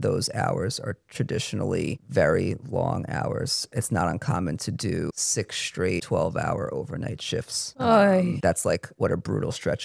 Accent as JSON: {"language": "English", "region": "New York", "country": "United States", "tie": "born or raised there", "said": "I grew up in Rockland County. I went to New Jersey for college. So most of my family and friends were local."}